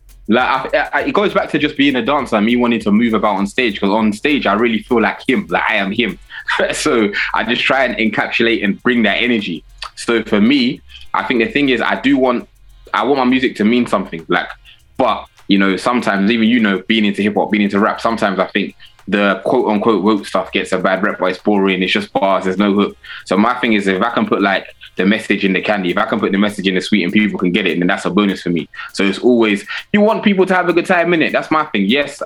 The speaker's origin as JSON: {"language": "English", "region": "South East England", "country": "United Kingdom", "tie": "born or raised there", "said": "growing up in Kent, being one of the only few black people here."}